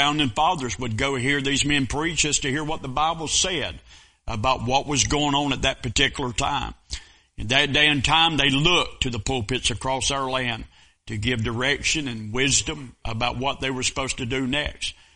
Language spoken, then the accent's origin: English; United States; And I am an American who is deeply offended by where we are as a country right now.